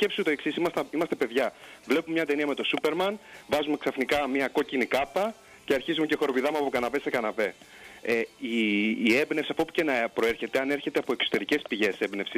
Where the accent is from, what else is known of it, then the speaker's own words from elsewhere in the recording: Crete, Greece; Είναι πλέον σαν δεύτερο μου σπίτι η Κύπρος. Έτσι κατάγομαι από την Κρήτη, οπότε καταλαβαινόμαστε ως νησιώτες